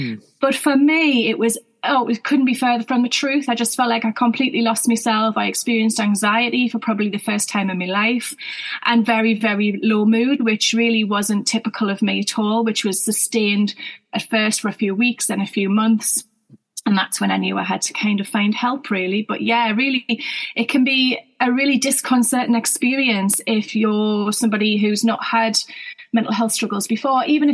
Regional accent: North East England, United Kingdom; now in Devon, United Kingdom; I'm not from there originally. A lot of people will be able to tell that already from my accent. So I'm from the northeast of England originally, near Newcastle.

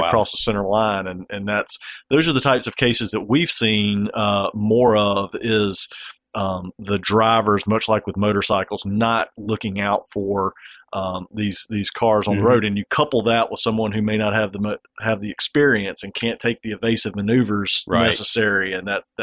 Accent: Satsuma, Alabama, United States; I mean, I grew up in Satsuma, and you can go and sit in my parents' driveway

